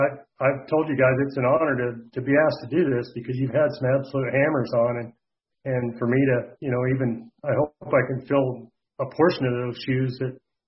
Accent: Iowa, United States; I'm 45. I was born and raised in Central Iowa.

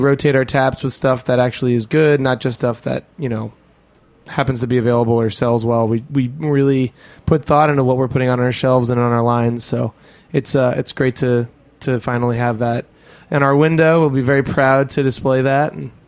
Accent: New York, United States; I'd freak out as a New Yorker just because it's like, oh my God, Russian River.

